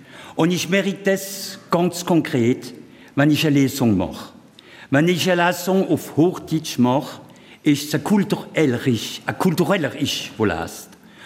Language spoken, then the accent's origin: German; Rodern, Grand Est, France; accent: Central Alsatian; Mein Dialekt ist ein Dialekt vom Mittelelsass, geht zwischen Colmar und Schlettstadt, so gehe ich neben Freiburg. Mein Dorf liegt vorher als, mein Dorf heisst Rodern. Ich bin in einem kleinen Dorf Rotrauf, elsassisch Rodern.